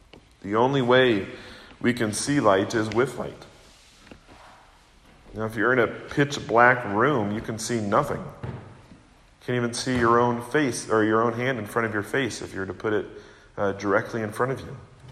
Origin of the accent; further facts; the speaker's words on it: Kansas City, United States; also born or lived in Seattle; Growing up in Kansas City, I always had access to and could see and drove across the Missouri River.